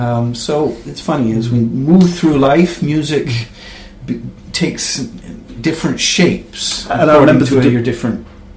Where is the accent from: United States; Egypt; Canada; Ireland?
Canada; I grew up in Canada where they had a radio station called Easy Listening Music.